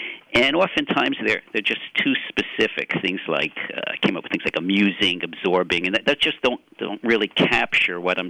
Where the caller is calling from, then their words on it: Tallahassee, Florida, United States; Tallahassee, Florida at Florida State University.